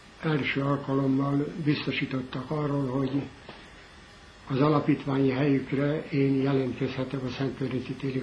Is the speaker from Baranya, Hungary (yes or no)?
yes; Kisbicsérd, Baranya, Hungary; born there; 1911. február 23-án születtem Kisbicsérd Baranya megyei kis községben. … hat kateszteri holdon gazdálkodtak, úgyhogy szegény paraszti sorban éltünk.